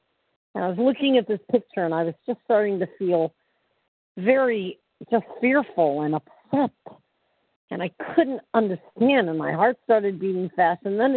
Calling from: Florida, United States; Central Florida.

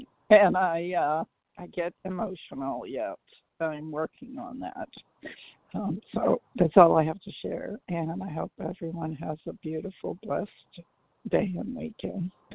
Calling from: Katy, Texas, United States; compulsive overeater recovered from Katy, Texas.

